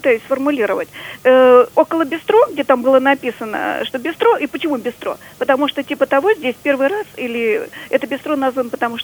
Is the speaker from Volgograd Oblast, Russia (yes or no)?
yes; Volgograd, Volgograd Oblast, Russia; Я говорю, из Волгограда. Никакой реакции. Я тогда говорю, а я из Сталинграда.